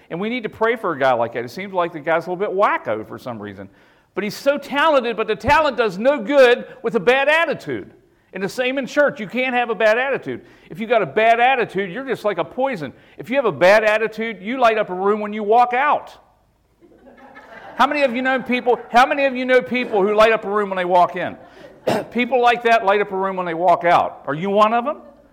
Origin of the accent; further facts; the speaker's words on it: West Virginia, United States; also born or lived in Baltimore; I remember when we moved up from Baltimore, I was born in West Virginia, we moved to Baltimore, Dad worked, we moved back to West Virginia